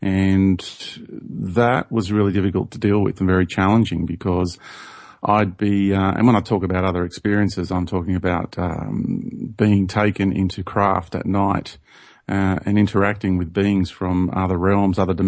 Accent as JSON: {"language": "English", "town": "Sydney", "region": "New South Wales", "country": "Australia", "tie": "born there", "said": "I was born in Sydney, Australia. I went to school in Sydney, and I was christened a Greek Orthodox. I went to a Catholic boys high school"}